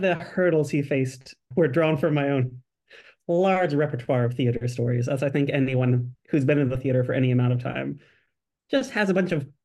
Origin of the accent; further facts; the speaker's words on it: Kansas City, United States; growing up in Kansas City in, you know, the late 90s and early 2000s.